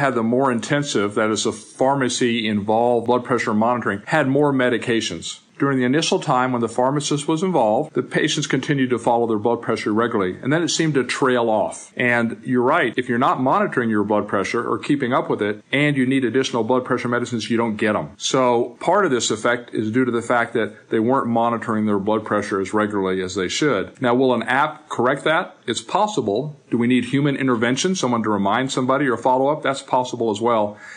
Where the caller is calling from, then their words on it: Texas, United States; And Elizabeth, I'm recording from Texas, and you're in Spain on a bicycle trip.